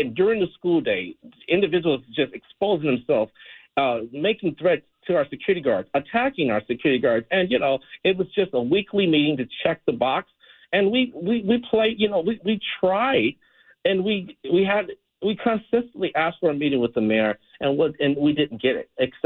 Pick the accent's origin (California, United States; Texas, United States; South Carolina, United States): California, United States; Los Angeles; Coming from foster care, I'm from South LA.